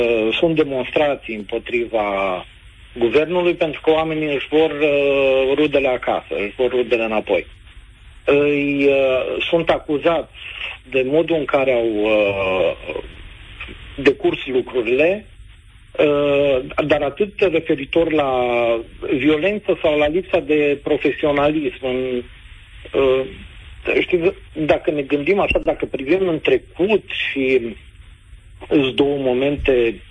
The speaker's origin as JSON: {"language": "Romanian", "country": "Israel", "second_language": "Romanian", "moved": "yes", "lives_now": "Romania", "said": "Eu sunt din Israel. Sunt aici de 10 ani"}